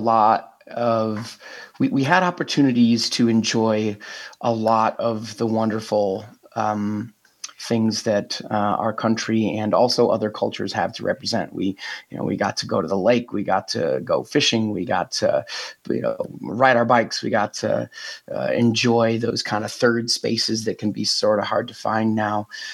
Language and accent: English; Fort Wayne, Indiana, United States; born there; I was born in Fort Wayne, Indiana, in a little area, on Pemberton Street